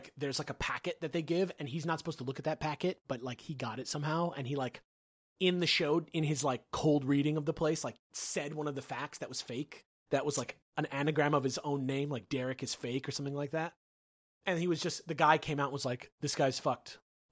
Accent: California, United States; I grew up in the Bay Area, about an hour south of San Francisco.

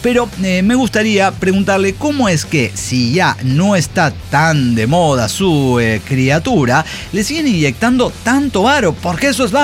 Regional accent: Mexico; Soy mexicano. Es que soy mexicano. Soy mexicano.

